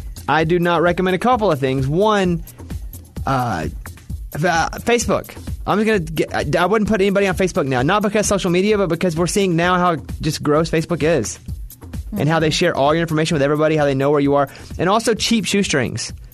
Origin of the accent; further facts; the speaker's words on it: Arkansas, United States; I was from Arkansas. We didn't have many bar mitzvahs around there